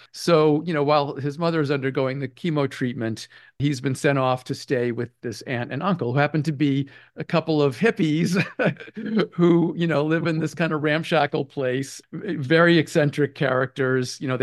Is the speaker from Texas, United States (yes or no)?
no; Massachusetts, United States; I grew up in Massachusetts, so I know exactly the qualities that you're speaking about